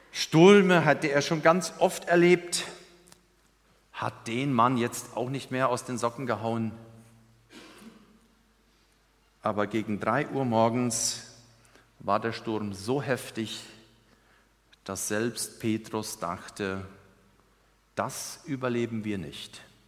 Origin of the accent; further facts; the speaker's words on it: Paraguay; German is a second language; Ich bin in Paraguay aufgewachsen. Ich weiß, was meins ist und deins, aber ihm und ihn. Und darum bitte ich um Entschuldigung, wenn ich sprachlich da meine Mühe habe.